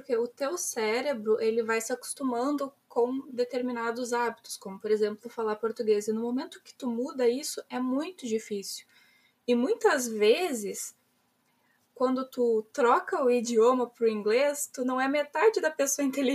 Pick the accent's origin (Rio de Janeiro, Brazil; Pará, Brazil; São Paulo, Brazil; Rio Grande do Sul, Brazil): Rio Grande do Sul, Brazil; Tu pega eu, por exemplo, que sou gaúcha, eu falo de um jeito.